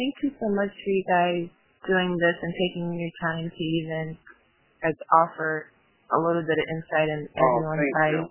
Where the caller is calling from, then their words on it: Miami, Florida, United States; I'm calling from Miami.